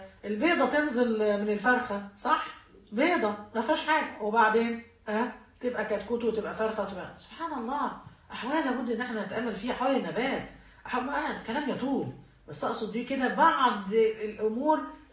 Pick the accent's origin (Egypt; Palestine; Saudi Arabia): Egypt; كلمه ابن ناس عندنا في مصر معناها يعني ابن ناس ربوه اهله على الاصول